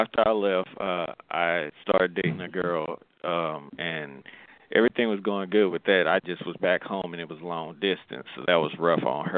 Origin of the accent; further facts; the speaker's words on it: the South, United States; all the women I grew up around, you know, how I grew up in South, you know, we don't touch